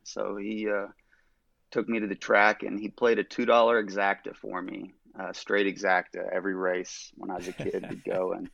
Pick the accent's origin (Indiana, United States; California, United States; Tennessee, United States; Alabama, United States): Indiana, United States; Noblesville; Yeah, just outside of Indianapolis, a town called Noblesville.